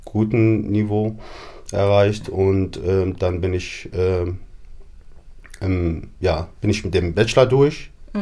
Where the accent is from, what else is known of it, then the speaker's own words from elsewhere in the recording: Iraq; now in Hannover, Germany; Ich komme ursprünglich aus dem Irak, lebe hier in Deutschland seit Ende 2015